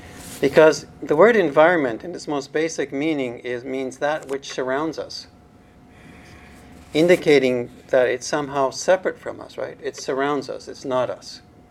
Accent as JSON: {"language": "English", "town": "Calgary", "region": "Alberta", "country": "Canada", "tie": "born or raised there", "said": "When I was growing up in Calgary, it was not uncommon for drivers to get caught in a blizzard."}